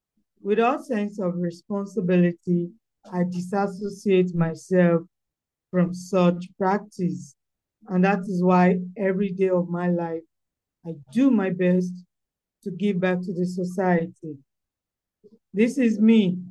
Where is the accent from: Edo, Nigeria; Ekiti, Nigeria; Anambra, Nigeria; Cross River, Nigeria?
Ekiti, Nigeria; Okemesi; So I'm actually from Okemese Ekiti.